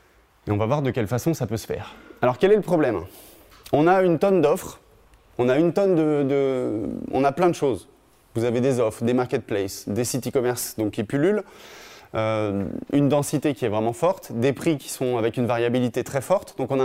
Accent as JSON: {"language": "French", "town": "Montpellier", "region": "Occitanie", "country": "France", "said": "la Palanquée, c'est Montpellier, là d'où je viens."}